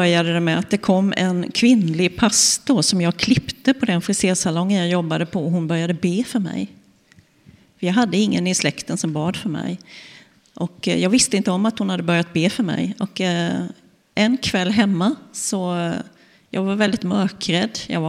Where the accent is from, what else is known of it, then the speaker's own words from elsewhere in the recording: Vetlanda, Jönköping County, Sweden; Nej, jag kommer ju också från Småland, från Vetlanda. Yngsta barnet av 6, men uppväxt med 5 syskon. Eller vi är 5. Och jag är uppväxt i en icke-troende familj.